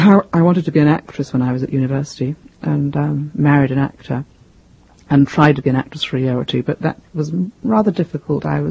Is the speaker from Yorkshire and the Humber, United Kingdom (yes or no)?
yes; Sheffield, Yorkshire and the Humber, United Kingdom; I grew up in South Yorkshire, which is the sort of north of England that I describe in A Natural Curiosity. And it was, in those days, a very prosperous steel city, Sheffield, where I was born.